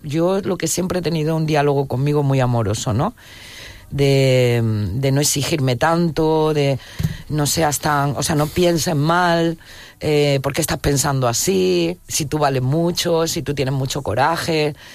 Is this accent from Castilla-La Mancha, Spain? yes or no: no; Andalusia, Spain; Digo, no, a ver, soy andaluza, pero no tengo por qué cantar flamenco.